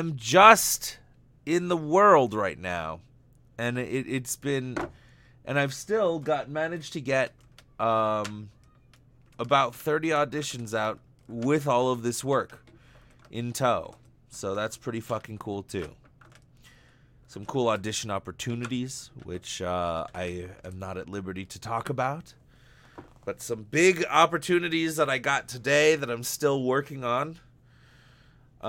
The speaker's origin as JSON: {"language": "English", "region": "West Virginia", "country": "United States", "said": "I'm from West Virginia. I'd never claim to be a cunning linguist."}